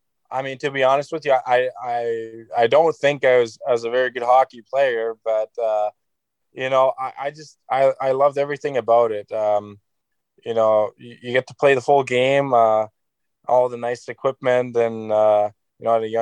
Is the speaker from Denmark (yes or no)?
yes; Aalborg, North Denmark Region, Denmark; It started out by my dad taking me to the pro games in my hometown here. We would go watch the hockey games, and you know, this goalie that played in my hometown